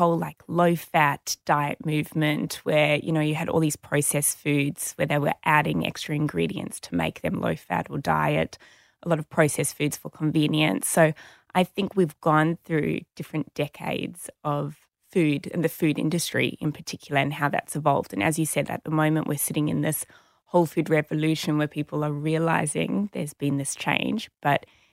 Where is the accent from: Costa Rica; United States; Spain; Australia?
Australia; Sydney, New South Wales; I grew up in Sydney.